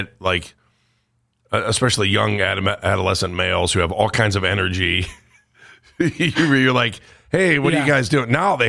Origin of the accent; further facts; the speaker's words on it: Cleveland Heights, Ohio, United States; It was the defense mechanism for a second grader growing up in Cleveland Heights.